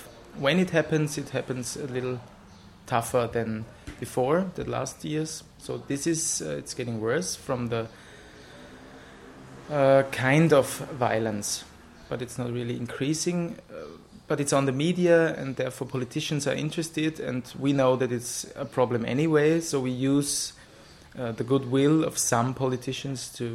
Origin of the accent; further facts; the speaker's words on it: Graz, Styria, Austria; English is a second language; Graz, Austria, and from the Men's Counseling Center in the city of Graz.